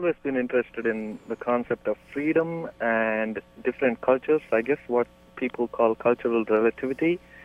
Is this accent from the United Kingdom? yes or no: no; India; I'm from India